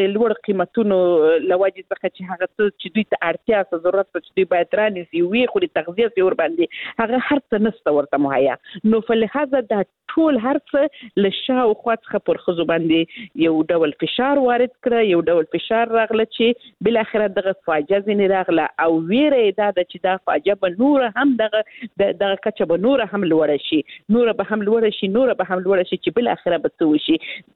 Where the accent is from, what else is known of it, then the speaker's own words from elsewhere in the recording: Helmand, Afghanistan; زه خپله د هلمند ولایت څخه یم،